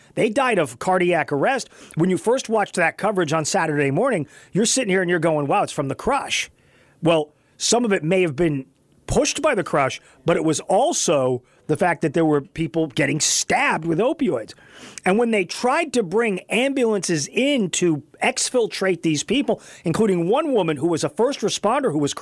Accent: Texas, United States; Now, I've told you guys, I grew up in West Texas

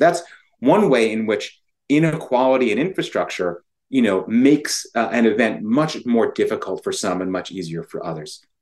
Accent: Connecticut, United States; also born or lived in New Orleans; You know, I lived in New Orleans for 10 years. I'm not African-American, nor was I. I'm from Connecticut

